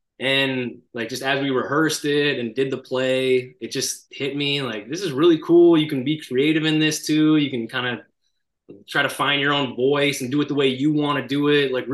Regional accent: Toronto, Ontario, Canada; Like I grew up in Toronto and it would be on TV a lot.

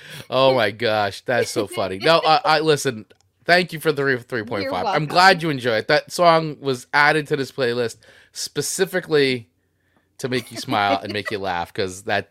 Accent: Scotland, United Kingdom; I'm Scottish. I can't sing that fast.

